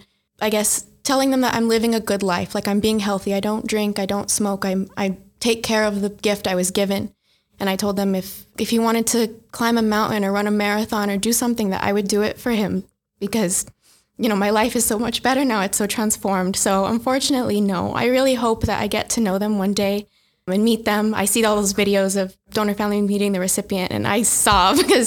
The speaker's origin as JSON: {"language": "English", "region": "New Mexico", "country": "United States", "said": "I was able to tell them that I'm from New Mexico and that my age"}